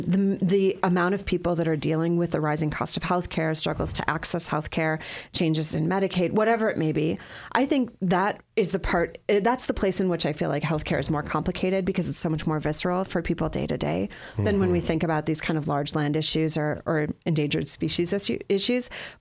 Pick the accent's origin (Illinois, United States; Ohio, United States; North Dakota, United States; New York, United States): North Dakota, United States; but I'm from North Dakota, where there are so many prairie dogs.